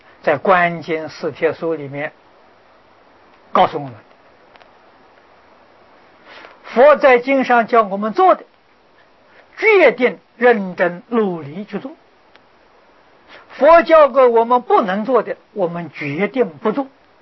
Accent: China; 啊，你看我们中国人古时候家里建一栋房子，啊，这个房子要不能住300年，这不叫做家了。啊，中国人有老家了，外国人没有老家。

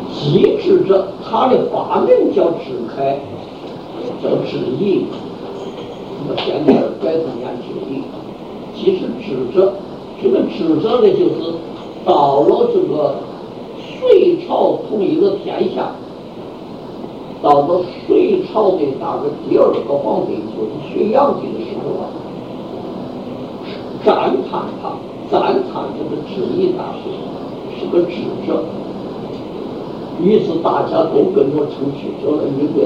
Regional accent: Hubei, China; 我跟你们讲过，我是湖北人

